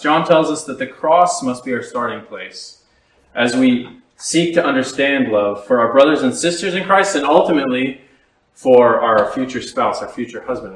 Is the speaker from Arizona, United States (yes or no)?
yes; Arizona, United States; I come all the way from America, the United States. I come from the desert, which looks kind of like this in Arizona.